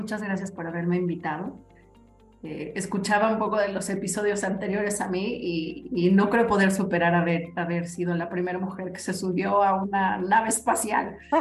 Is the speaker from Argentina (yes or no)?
no; Mexico; soy una mujer mexicana, toda mi vida he vivido aquí.